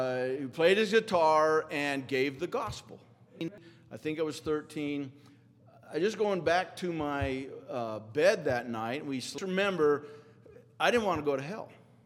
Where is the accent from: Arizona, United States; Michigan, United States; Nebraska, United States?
Nebraska, United States; But we all from Nebraska, different routes to meet him. I grew up in Western Nebraska, used to be, and my mom, we went to the Methodist church.